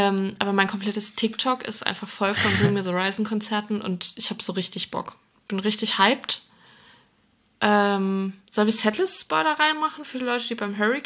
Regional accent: North Rhine-Westphalia, Germany; ich komme aus NRW und dementsprechend schon Karnevalskind bei Hart. Und dass ich jetzt in Köln wohne

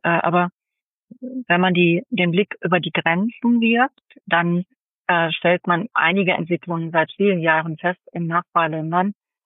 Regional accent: North Rhine-Westphalia, Germany; denn ich komme aus dem Ruhrgebiet, ich verwende manchmal Begriffe, die für andere erstmal ein bisschen verstörend wirken.

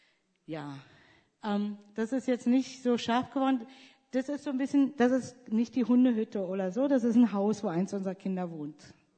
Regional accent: Germany; moved away

